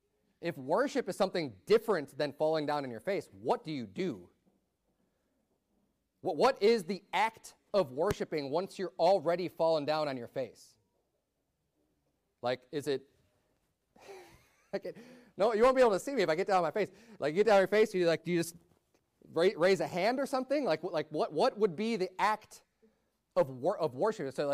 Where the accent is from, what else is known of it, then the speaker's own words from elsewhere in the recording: United States; Now, I'm an American, right?